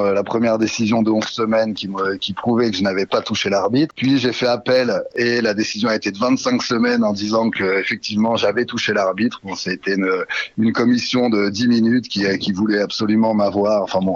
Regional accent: Nevers, Bourgogne-Franche-Comté, France; also born or lived in Strasbourg; Moi, je suis bourguignon. Je viens de Nevers.

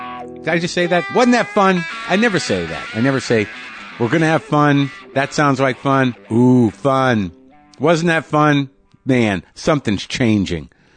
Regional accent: New Mexico, United States; many of you know that I grew up in New Mexico, but, you know, I was surrounded by country music to a certain degree.

